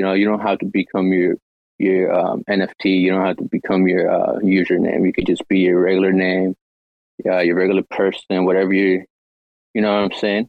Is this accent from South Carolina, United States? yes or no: no; Oregon, United States; also born or lived in Los Angeles; I'm originally from Los Angeles, raised in Oregon.